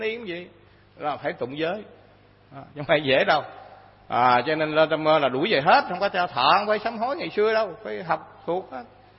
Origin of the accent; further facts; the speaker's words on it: Ninh Thuận, Vietnam; Đi thi lên đây là từ ở quê tôi ở Ninh Thuận phải vào trong thành phố để thi